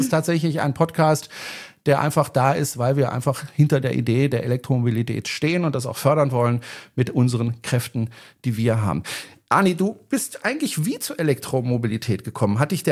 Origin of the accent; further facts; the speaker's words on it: Freiburg, Baden-Württemberg, Germany; ich bin in den Bergen sozusagen aufgewachsen, also in Freiburg. Also ich bin jedes Wochenende mit meiner Oma im VW Käfer Cabrio in den Schwarzwald gefahren.